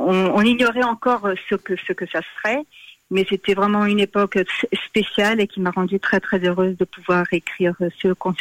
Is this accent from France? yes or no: yes; France; born there; Je suis née en France, j'ai ma famille en France, une grande partie de ma famille en France.